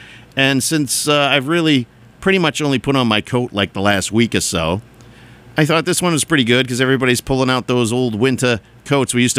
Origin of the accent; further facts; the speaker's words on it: Tewksbury, Massachusetts, United States; I grew up in Tewksbury, and when I say I grew up, I kind of just got older. I went to high school there, though.